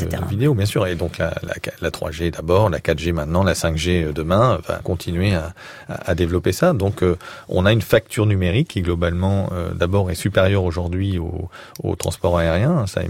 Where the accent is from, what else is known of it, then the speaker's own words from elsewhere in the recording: France; la France parce que je suis français